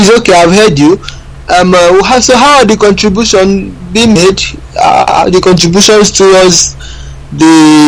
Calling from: Owerri, Imo, Nigeria; I'm calling from Owerri right now.

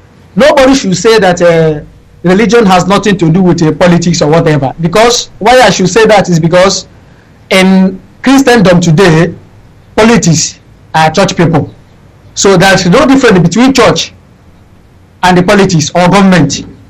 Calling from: Dakar, Senegal; Yeah, I am calling from Dakar, Senegal.

